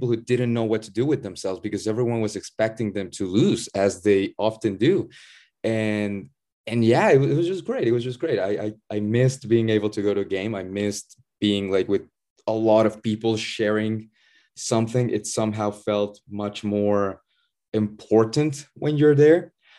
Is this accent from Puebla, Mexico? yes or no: yes; Puebla, Mexico; my hometown team, Puebla FC, is mostly bad.